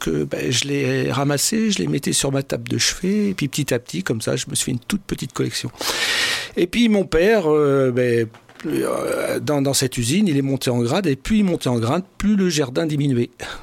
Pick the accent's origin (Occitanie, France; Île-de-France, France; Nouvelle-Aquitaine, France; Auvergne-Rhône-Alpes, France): Nouvelle-Aquitaine, France; Aigrefeuille-d'Aunis; Alors donc moi je suis d'Aigrefeuille de Nice, à côté de La Rochelle.